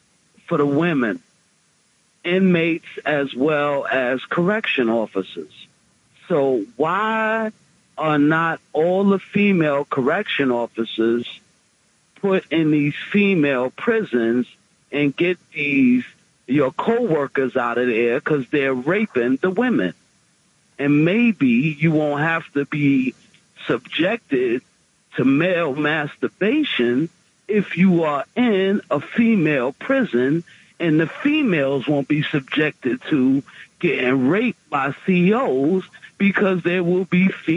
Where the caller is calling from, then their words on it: New York, United States; I'm calling from Rockland County.